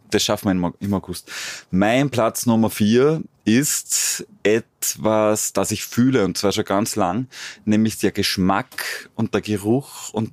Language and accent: German; Salzburg, Austria; für meine alte Heimat Salzburg, die das verstehen, wie eine Region funktioniert